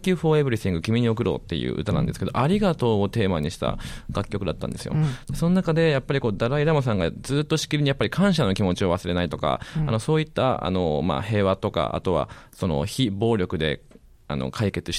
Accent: Satsumasendai, Kagoshima, Japan; 鹿児島県の薩摩川内市って僕の出身の町があるんですけれども

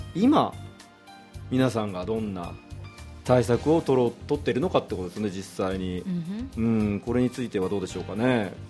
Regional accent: Kanto, Japan; どっちかというとね、私はバリバリ日本ですね。関東地方みたいな。

